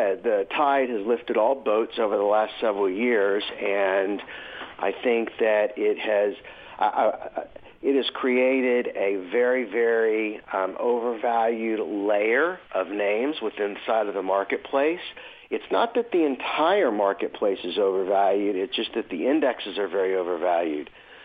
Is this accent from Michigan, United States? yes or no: no; Fort Worth, Texas, United States; I'm from Fort Worth, Texas